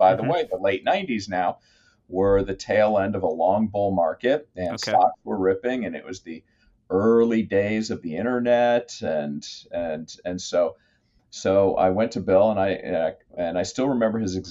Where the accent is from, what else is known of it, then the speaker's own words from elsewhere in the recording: Tanzania; also born or lived in Nicaragua; I grew up in Tanzania, Nicaragua.